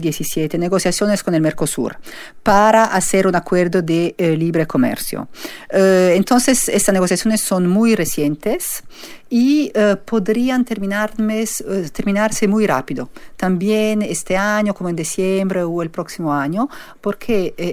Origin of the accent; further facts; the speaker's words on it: Switzerland; Spanish is a second language; en Suiza, por ejemplo, que en mi país, en Suiza las industrias más fuertes